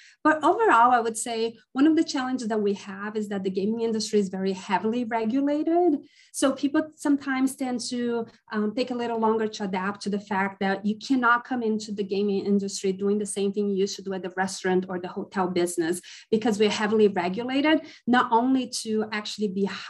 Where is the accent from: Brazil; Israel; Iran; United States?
Brazil; South Region; Spanish is a language that I learned over the years just because I'm from Brazil and south of Brazil, surrounded by countries that speak Spanish.